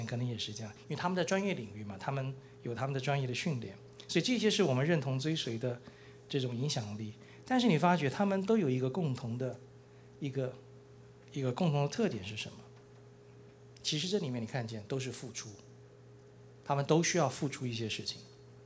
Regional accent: Taiwan; 我们从小在台湾

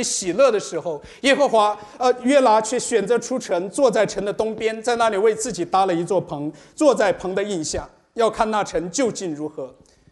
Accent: Melbourne, Victoria, Australia; 我来自墨尔本，我们在澳洲的时候，夏天常常会经历到

